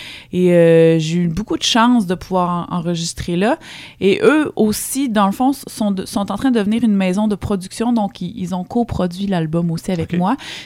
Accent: Saint-Lambert-de-Lauzon, Quebec, Canada; Ben, moi, je viens de la campagne. Je viens de Saint-Lambert-de-Lauzon, ça c'est sur la rive sud de Québec, un peu avant la Beauce.

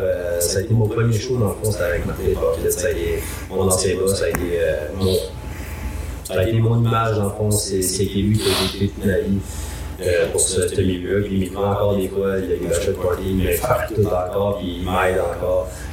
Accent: Jonquière, Quebec, Canada; Exactement, parce que Saguenay, moi, je viens de là. Je viens de Jonquière.

